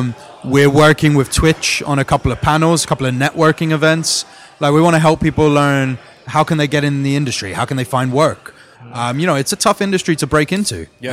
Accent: United Kingdom; And that felt really good for me being British and it being a game I really love.

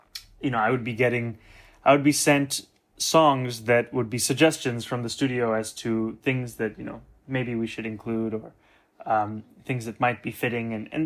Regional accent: Kampala, Central Region, Uganda; I was born and raised in Kampala in 1991. I was born and raised there, for the large part, probably until 96. I'd be going back every year.

